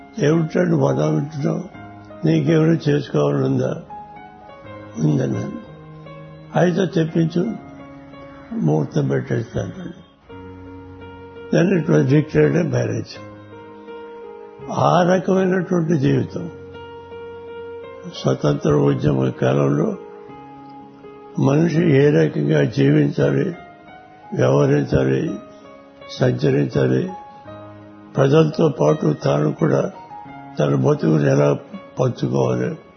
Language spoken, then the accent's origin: Telugu; Dharmavaram, Andhra Pradesh, India; మా స్వగ్రామం ధర్మవరం విజయనగరం జిల్లా